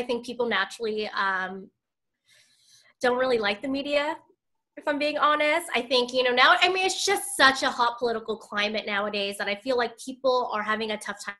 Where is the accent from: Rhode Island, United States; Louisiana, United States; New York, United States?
New York, United States; Queens; moved away as an adult; I grew up in Queens.